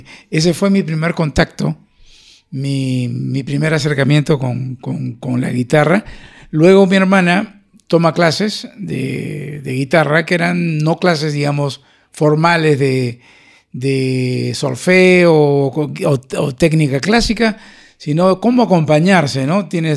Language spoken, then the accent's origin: Spanish; Lima, Peru; now in Spain; Y yo crecí, nací en Lima y crecí en una familia 100% musical